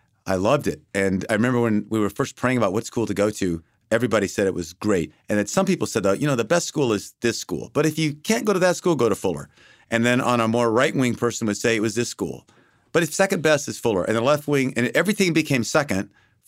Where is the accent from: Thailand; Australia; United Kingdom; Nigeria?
Thailand; moved away as an adult; now in United States; I grew up in Thailand.